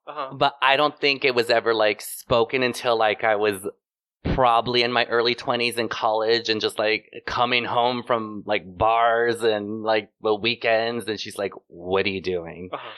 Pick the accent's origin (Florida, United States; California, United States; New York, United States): California, United States; Indio; Indio, California, which is like 30 minutes east of Palm Springs.